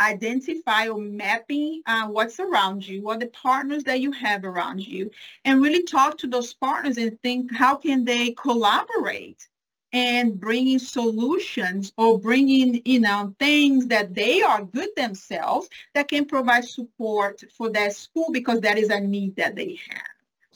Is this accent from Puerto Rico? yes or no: no; Brazil; English is a second language; moved away as an adult; now in United States; I am from Brazil. I'm originally from Brazil. I came as an international student. I received a scholarship to attend college in the U.S.